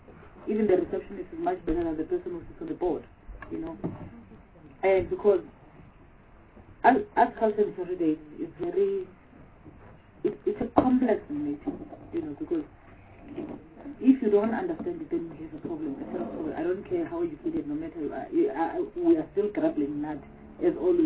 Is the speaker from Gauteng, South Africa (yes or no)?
yes; Gauteng, South Africa; I'm from Gauteng. I have a very serious problem when a large amount goes to Gauteng and the Western Cape, because these areas